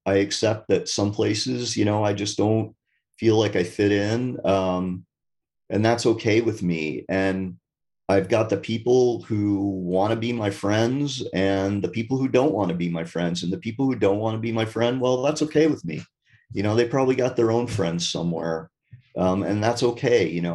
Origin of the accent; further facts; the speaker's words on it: Vermont, United States; And I'm from Vermont, so it's pretty wild area. We have a lot of cowbirds.